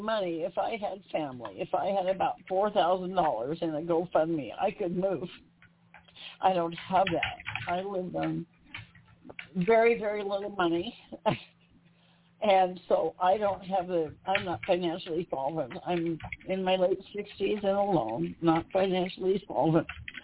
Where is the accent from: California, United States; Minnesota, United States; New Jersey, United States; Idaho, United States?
Idaho, United States; That's my home state.